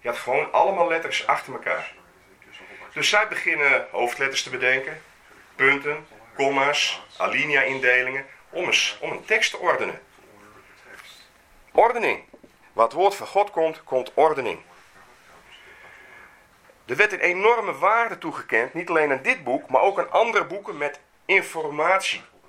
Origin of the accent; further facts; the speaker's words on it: Friesland, Netherlands; Hier, wij zijn nou hier, wij zijn Friezen hier, en hier had je al het oud-Fries recht.